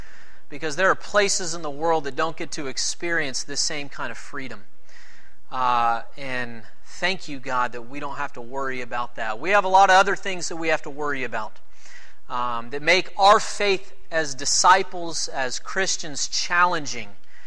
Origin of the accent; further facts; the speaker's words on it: the South, United States; Y'all, we're from the South.